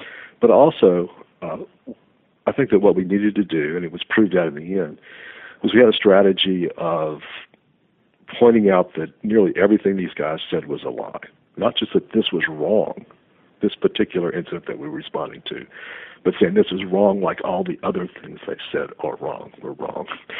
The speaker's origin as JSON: {"language": "English", "region": "Louisiana", "country": "United States", "said": "because there is such a long and deep otherness, sort of, about being a Cajun. People are conscious of that, and they're willing to walk away from solutions that others might not, just because we're different down here"}